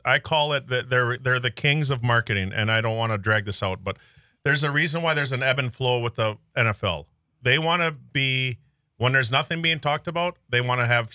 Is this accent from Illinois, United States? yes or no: no; Milwaukee, Wisconsin, United States; I grew up in Milwaukee until I was like 12 or 13.